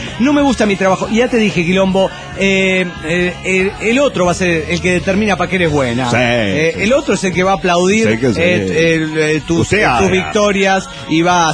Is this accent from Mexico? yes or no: no; Caracas, Capital District, Venezuela; now in Madrid, Spain; Aunque ahora vivo en Madrid, España, tío.